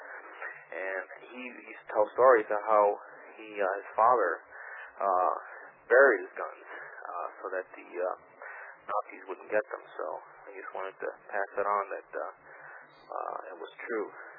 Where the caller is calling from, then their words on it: Pennsylvania, United States; I'm a new listener. I've been listening for a little while. I'm calling from Pennsylvania.